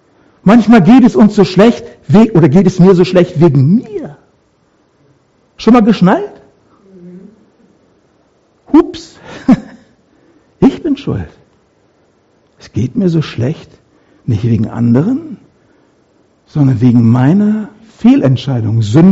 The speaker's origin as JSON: {"language": "German", "region": "North Rhine-Westphalia", "country": "Germany", "tie": "born or raised there", "said": "Bei uns im Ruhrpott waren die Briten. Da habe ich als Kind und Jugendlicher immer die britischen Panzer- und Soldatenkolonnen gesehen. Wir hatten da eine richtige, da war eine Kaserne bei uns in der Nähe."}